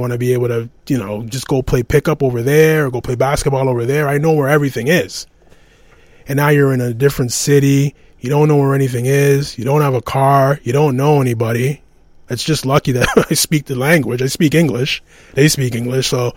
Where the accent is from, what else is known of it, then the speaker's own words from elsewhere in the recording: Canada; me being Canadian, but my parents being from Ghana